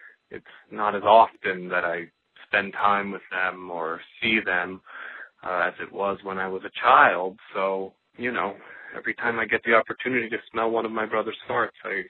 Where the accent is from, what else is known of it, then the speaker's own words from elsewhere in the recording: San Diego, California, United States; now in Brooklyn, United States; Calling from New York, Brooklyn, but the memory comes from growing up in San Diego, California.